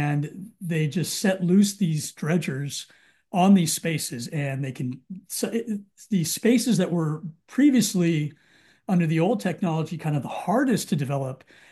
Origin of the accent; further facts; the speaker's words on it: California, United States; it focused my pride, my previous pride as a Californian